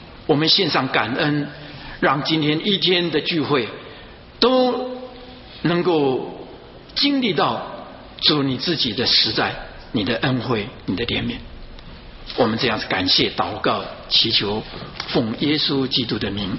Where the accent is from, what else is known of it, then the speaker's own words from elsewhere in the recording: China; 假如照着我们中国人说，万事都什么最难呢？开头难嘛，对不对？